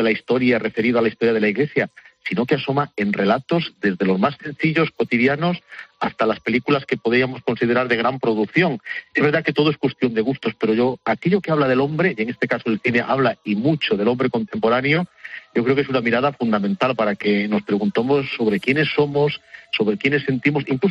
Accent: Ourense, Galicia, Spain; yo soy natural de Ourense

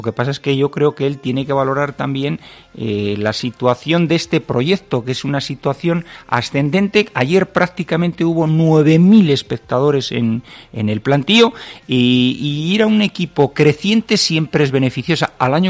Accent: Castile and León, Spain; yo, como castellano

